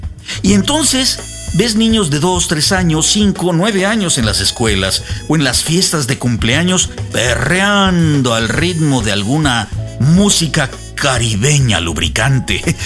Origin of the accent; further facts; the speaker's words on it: Mexico; Incluso recuerdo en mi infancia allá en México, en junio de 1975. Lo recuerdo porque yo estaba cumpliendo 10 años en esos días.